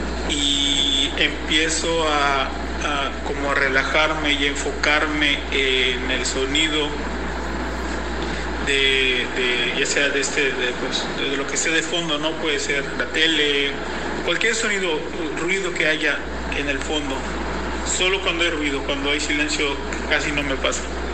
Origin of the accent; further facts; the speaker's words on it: Mérida, Yucatán, Mexico; soy de Mérida, Yucatán